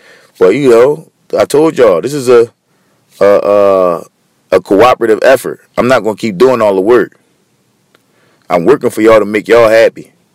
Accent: Philadelphia, Pennsylvania, United States; I'm from Philly. I live here.

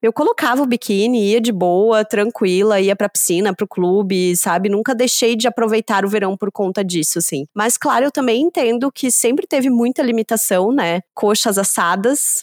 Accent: Lages, Santa Catarina, Brazil; Fui criada em Lages, né? O verão lá é um verão muito mais suave, ameno, de agradáveis temperaturas, friozinho à noite e tal.

